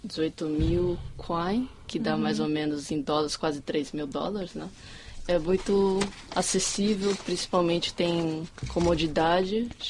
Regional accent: Brazil; born there; Nasci no Brasil, meus pais vieram da China.

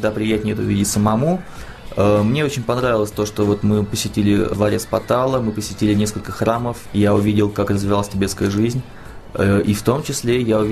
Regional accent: Moscow, Russia; я приехал из Москвы.

